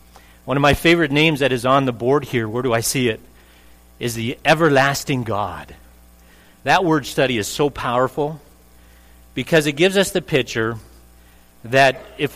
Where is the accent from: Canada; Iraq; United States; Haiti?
Canada; Calgary, Alberta; You know, I was born and reared in Calgary, and that's the first time I was on the Kananaskis Trail.